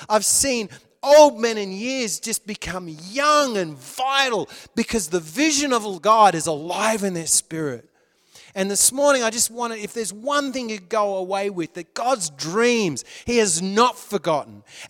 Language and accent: English; Australia; now in New Zealand; I just, as an Aussie brother coming over to share with his Kiwi brothers